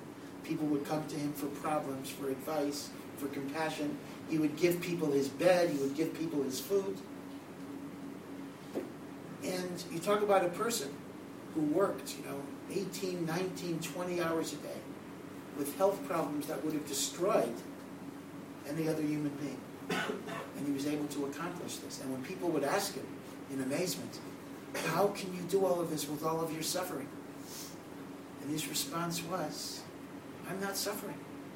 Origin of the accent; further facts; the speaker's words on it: Hartford, Connecticut, United States; Now, I grew up in Hartford, Connecticut, and Rabbi Feinstein used to visit.